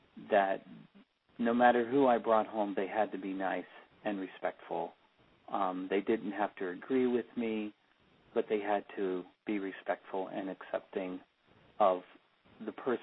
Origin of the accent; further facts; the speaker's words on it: Ohio, United States; I grew up in the Midwest, in Ohio, and with a very conservative, fundamentalist Christian family.